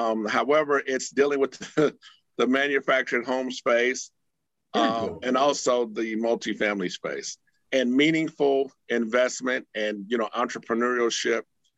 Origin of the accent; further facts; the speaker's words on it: California, United States; I come from the Bay Area.